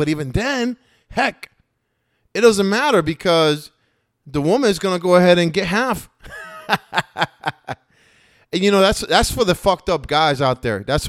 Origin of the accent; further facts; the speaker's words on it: United States; I'm American, bro. I mean, I know white people and black people don't think I'm American, but I'm American.